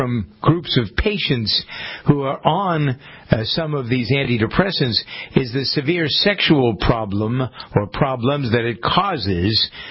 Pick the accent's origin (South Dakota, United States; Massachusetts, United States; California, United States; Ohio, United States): Massachusetts, United States; Framingham; I drive by one in the city that's next to my hometown of Framingham